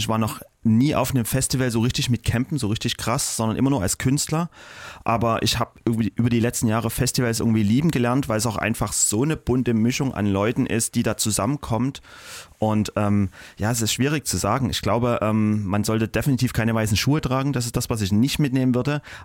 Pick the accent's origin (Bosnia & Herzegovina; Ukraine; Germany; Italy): Germany; in Deutschland, in meinem Heimatland sozusagen